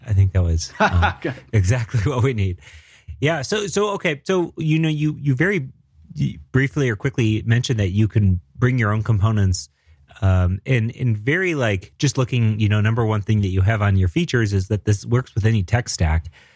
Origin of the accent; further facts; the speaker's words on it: Denver, Colorado, United States; I'm a developer from Denver.